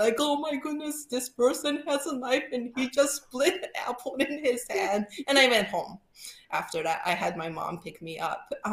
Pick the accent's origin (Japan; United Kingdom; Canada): Japan; English is a second language; also born or lived in Detroit, United States; now in United States; in the United States for more than half my life. I'm originally from Japan, but I ended up spending some years of my childhood in Detroit, Michigan